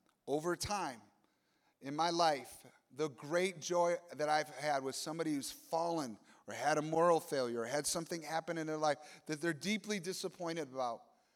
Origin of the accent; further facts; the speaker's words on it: Michigan, United States; And I grew up in Michigan, so I remember the Mackinac Bridge.